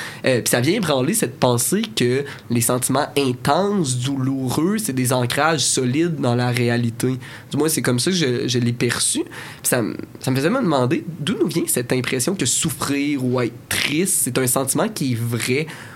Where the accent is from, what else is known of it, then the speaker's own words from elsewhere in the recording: Quebec, Canada; Je suis québécois, là, et j'ai lu beaucoup d'œuvres québécoises